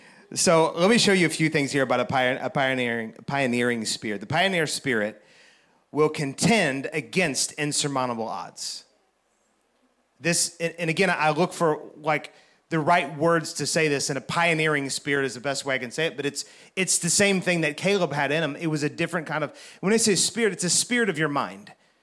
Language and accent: English; Troy, Missouri, United States; Well, I grew up in Troy, Missouri, really pretty much right on Highway 47.